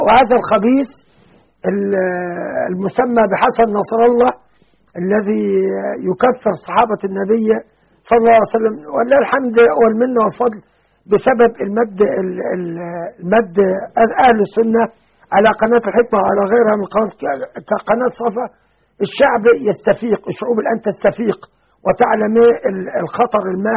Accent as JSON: {"language": "Arabic", "town": "Beni Suef", "region": "Beni Suef Governorate", "country": "Egypt", "said": "واحد متقدم للانتخابات على صفوف بعض الجهات الإسلامية عندنا في بني سويف"}